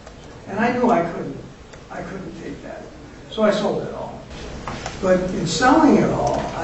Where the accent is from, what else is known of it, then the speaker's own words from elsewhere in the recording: Waukesha, Wisconsin, United States; I'm from Waukesha, and I retired not too long ago